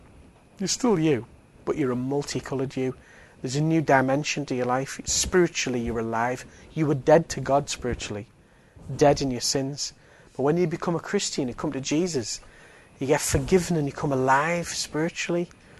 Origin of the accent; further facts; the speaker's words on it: Billingham, North East England, United Kingdom; But I remember I was 8, we grew up in Billingham, and we first got a colour television.